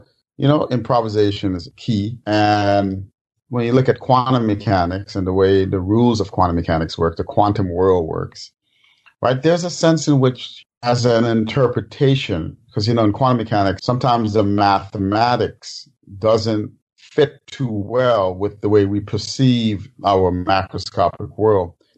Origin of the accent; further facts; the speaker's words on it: Bronx, New York, United States; After all, if you are African-American kid growing up in the Bronx, you know, hey, be an athlete, be a musician.